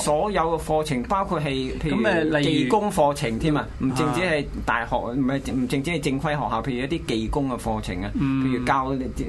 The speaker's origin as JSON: {"language": "Cantonese", "country": "Hong Kong", "said": "因為如果我哋廣東人或者香港人嘅廣東話點好咧"}